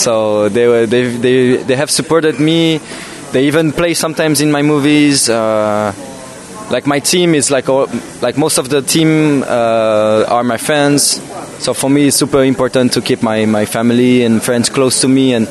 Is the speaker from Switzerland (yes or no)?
yes; Switzerland; I'm from Switzerland if not, and I'm 25 years old.